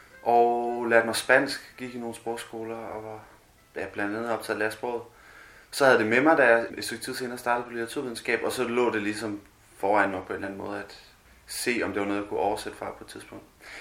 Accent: Central Denmark Region, Denmark; also born or lived in Copenhagen / India; Jeg voksede op i Østjylland. Så flyttede til København efterfølgende, boede rundt omkring her, og så boede et stykke tid i Sønderland, og så her tilbage.

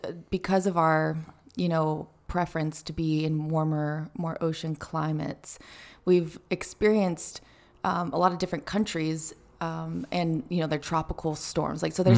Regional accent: California, United States; also born or lived in Oklahoma; because we're both California kids. So mm-hmm. growing up in California, you never really had seasons, right?

